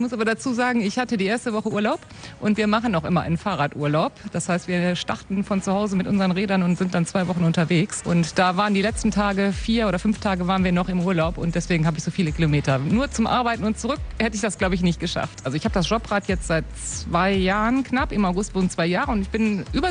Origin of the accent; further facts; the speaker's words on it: Grefrath, North Rhine-Westphalia, Germany; ich komme aus Grefrath